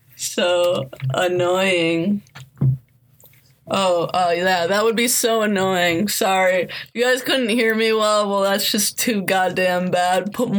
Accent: United States; I'm a handgun girl because there's nothing cooler to me than, like, a pistol because I'm American and that's, like, mythologized here a lot.

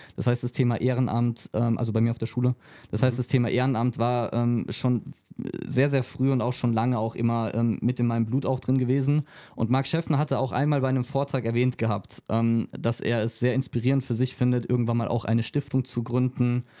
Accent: Rhineland-Palatinate, Germany; now in Frankfurt, Germany; Ja, ich bin auf dem Land aufgewachsen, dann war die nächstgrößere Stadt Ludwigshafen, die schönste Stadt Deutschlands von hinten.

